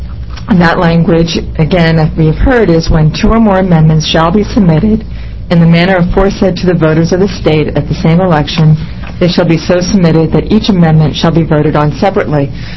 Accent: Portland, Oregon, United States; I'm an attorney from Portland, Oregon.

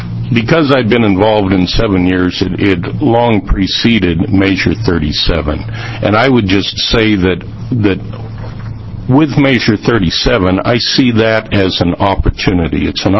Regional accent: Oregon, United States; I'm here from Jackson County just to let you know that this is by no means a Willamette Valley issue, that certainly those of us from other parts of the state are very interested in this review.

